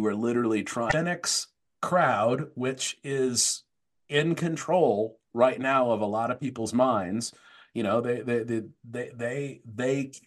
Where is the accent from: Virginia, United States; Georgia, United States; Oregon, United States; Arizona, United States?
Arizona, United States; Tempe; I grew up in Tempe, Arizona. I went to a very very very like racially integrated public high school.